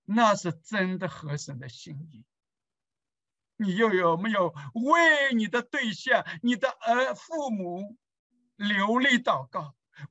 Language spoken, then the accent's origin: Chinese; Qingtian, Zhejiang, China; 弟兄姊妹，中国我们家乡青田也非常的热，今天早上我们同乡的牧师正道，他说哇，虎龙一样，真的很热，不下雨，热